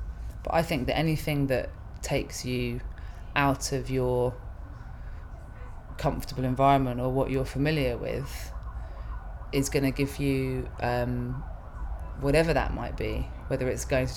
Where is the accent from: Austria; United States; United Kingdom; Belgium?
United Kingdom; London; growing up in London, you get so used to being anonymous.